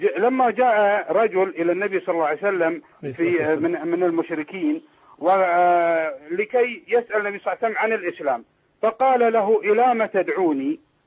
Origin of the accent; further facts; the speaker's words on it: Bahrain; عندنا في البحرين